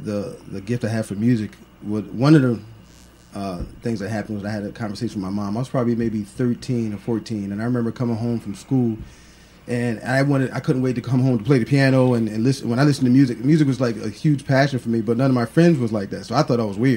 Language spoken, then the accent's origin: English; Stamford, Connecticut, United States; also born or lived in Monroe, Connecticut; I grew up in Stamford, Connecticut, born and raised on Custer Street, East Side. And then we moved to Monroe when I think it was 11th grade. Yeah, 11th grade is when I went to Monroe, Connecticut. Been all over Connecticut, Middletown, Bridgeport, Ansonia